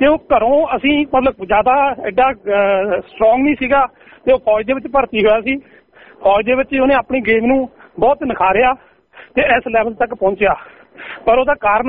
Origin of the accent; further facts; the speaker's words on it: Dhudike, Punjab, India; ਸਾਡਾ ਮੇਰਾ ਪਿੰਡ ਢੁੱਡੀ ਕੇ ਆ ਜੀ, ਤੇ ਢੁੱਡੀ ਕੇ ਪਿੰਡ ਦਾ ਇੱਕ ਪਲੇਅਰ ਹੋਇਆ ਜੀ